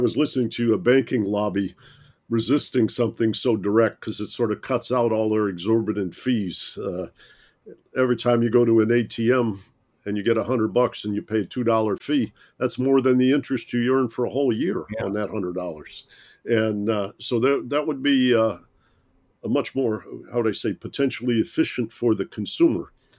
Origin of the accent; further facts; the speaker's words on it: Detroit, Michigan, United States; growing up in Detroit, my dad worked downtown.